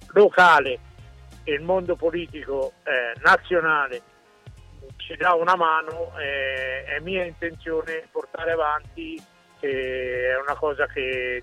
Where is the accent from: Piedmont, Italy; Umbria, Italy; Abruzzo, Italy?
Umbria, Italy; Gubbio; io sono di Gubbio e sono nato a Gubbio